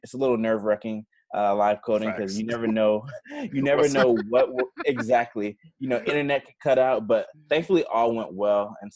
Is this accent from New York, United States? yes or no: no; Decatur, Georgia, United States; also born or lived in Atlanta; Yeah, so I'm originally from Atlanta. I grew up with Decatur specifically. So I grew up there, went to school, like elementary, middle, and high school there.